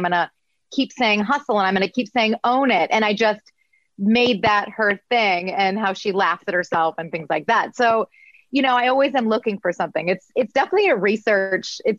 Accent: Midwest, United States; accent: Midwest; it's like I had to get rid of my Midwest accent, but then I have to learn so many different accents across the board

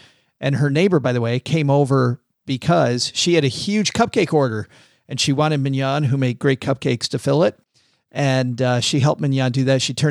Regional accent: Detroit, Michigan, United States; since the time Ally's based in Detroit, I'm from Detroit.

